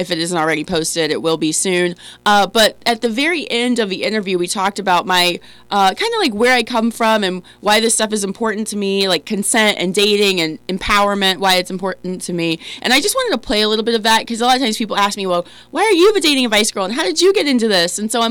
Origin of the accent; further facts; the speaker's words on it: Ohio, United States; I'm from Warren County in Ohio, which is a small southern, it's kind of like the southern tip of Ohio, kind of near Kentucky, around that area. I grew up around there in a small town